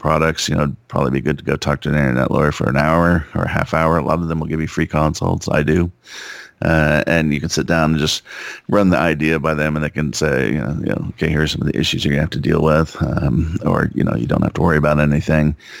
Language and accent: English; San Diego, California, United States; I went through, the harsh childhood of growing up in San Diego, living by the beach for the first 16 years of my life or whatever.